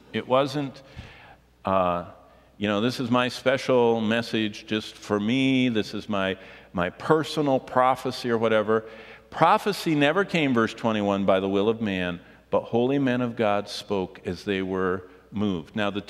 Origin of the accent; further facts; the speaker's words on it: Tulsa, Oklahoma, United States; I'm from Tulsa.